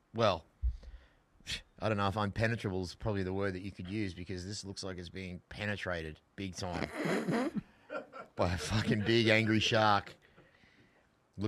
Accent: Australia; And to show off, you know, being Australian and stuff, I grabbed the moth and ate it.

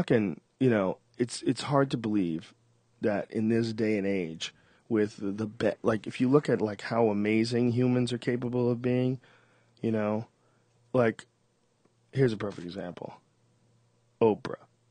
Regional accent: Boston, Massachusetts, United States; now in California, United States; one of the things about Boston, about growing up in Boston, Boston is like a really they have a lot of ingenuity.

